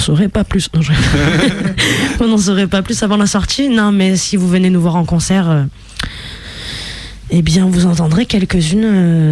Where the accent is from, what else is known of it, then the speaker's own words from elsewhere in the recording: Vitrolles, Provence-Alpes-Côte d'Azur, France; dans ma ville natale à Vitrolles.